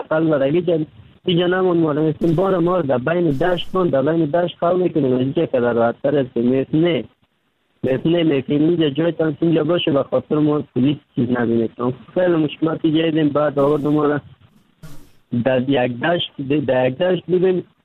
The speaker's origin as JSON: {"language": "Persian", "region": "Kabul", "country": "Afghanistan", "moved": "yes", "lives_now": "Turkey", "said": "اما از افغانستان آمدم، طرف پاکستان آوردم، آمدم از کابل آمدم"}